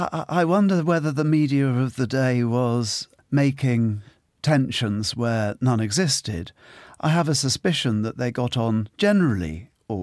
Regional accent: Ireland; I'm solely Irish. Britain has put up with me for a considerable period of time in my adult life. I went to Castleknock National School and then a wonderful school in Bray, just south of Dublin

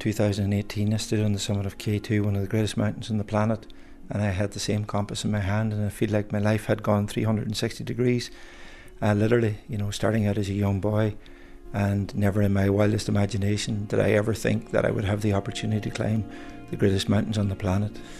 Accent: Ulster, Ireland; Growing up in Donegal

